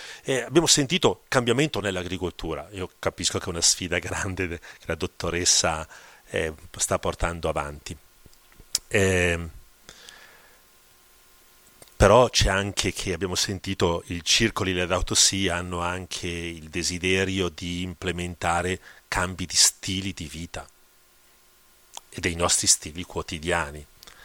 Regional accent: Cremona, Lombardy, Italy; Perché io vengo da Cremona, per cui quell'aratro per me invece era il paesaggio normale. Io ho abitato fino a quando prima di entrare in seminario, 19 anni, in Cascina, e andavo a lavorare nei campi

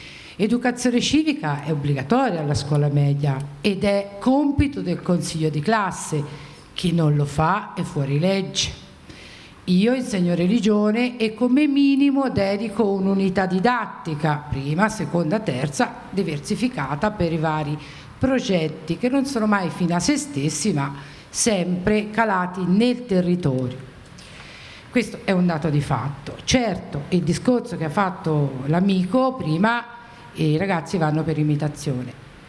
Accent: Tuscany, Italy; vengo dalla Toscana, insegno religione alla scuola media da 33 anni.

